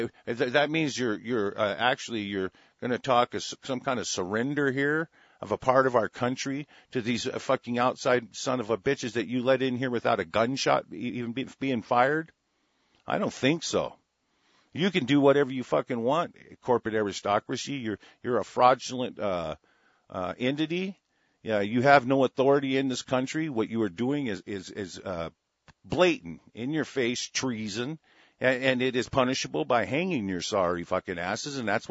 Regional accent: United States; We are American nationals. We will fucking slaughter communists.

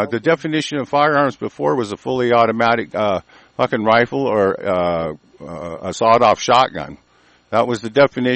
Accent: United States; because we are American nationals and we are the fucking, we're badass fucking people.

